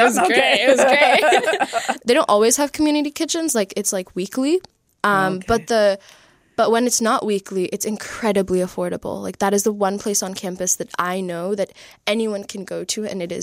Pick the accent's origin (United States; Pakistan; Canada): Canada; Waterloo, Ontario; is from where I'm from Waterloo.